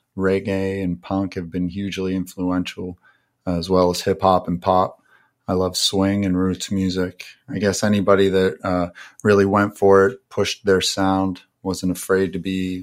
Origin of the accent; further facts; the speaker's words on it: Pittsburgh, Pennsylvania, United States; I'm an artist from Pittsburgh, Pennsylvania.